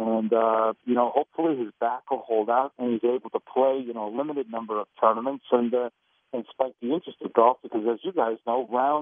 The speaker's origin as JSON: {"language": "English", "region": "Massachusetts", "country": "United States", "tie": "born there", "also_born_or_lived": "Boston / Vermont", "said": "Well, I was born in Massachusetts. And, you know, lived and worked in the Boston area for quite a while and then gradually made my way west and north to Vermont."}